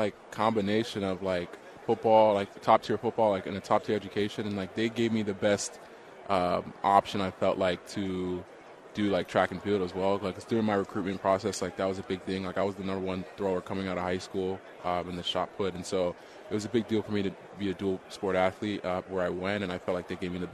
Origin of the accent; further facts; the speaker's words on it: Houston, Texas, United States; I was born and raised in Houston.